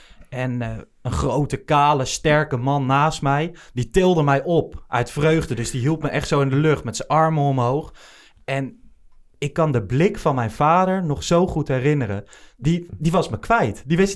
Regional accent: Gelderland, Netherlands; Ik ben niet geboren in Amsterdam, zelfs niet in de regio, opgegroeid in de Achterhoek zelfs.

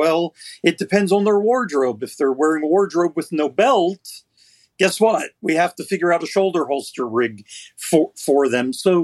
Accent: Israel; moved away as an adult; now in United States; he moved to Israel when I was about 4.5 years old. So I grew up in Israel. I served in the military in Israel.

